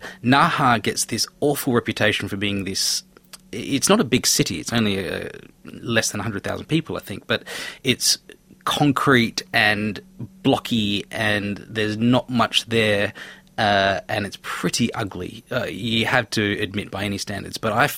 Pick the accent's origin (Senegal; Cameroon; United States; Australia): Australia; also born or lived in Penang, Malaysia; I come from the islands generally. My family's from Hainan Island in the south of China. I was born in Penang, which is an island in the west of Malaysia. And then I guess I grew up in the world's biggest island, Australia.